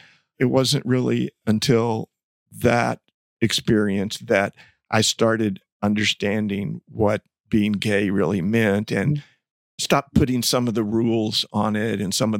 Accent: Dallas, Texas, United States; There were a lot of expectations growing up in Dallas, Texas in the 1950s and 60s.

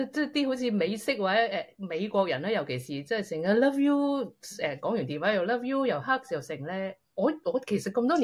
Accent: Sweden; Cantonese is a second language; 我瑞典人嚟噶嘛

